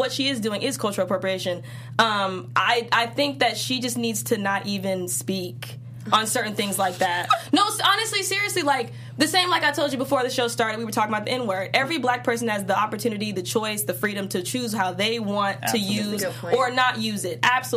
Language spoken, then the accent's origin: English; Midwest, United States; Yeah, I'm from the Midwest, so it's white.